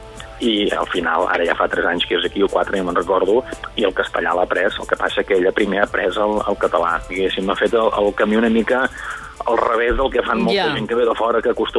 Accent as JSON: {"language": "Catalan", "town": "Barcelona", "region": "Catalonia", "country": "Spain", "said": "jo sóc de Barcelona, sóc un català que he fet aquest documental"}